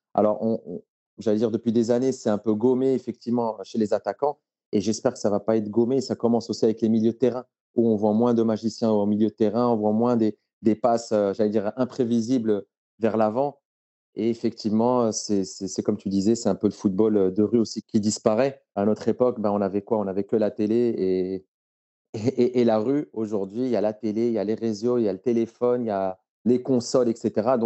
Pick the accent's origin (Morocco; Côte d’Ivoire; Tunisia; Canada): Morocco; J'ai grandi au Maroc.